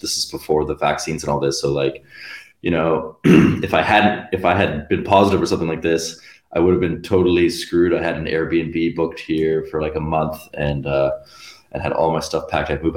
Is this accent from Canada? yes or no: yes; Canada; now in Berlin, Germany; But I am also half Swiss. So I grew up in Canada. But my mom is originally from Switzerland, so I actually have a Swiss passport.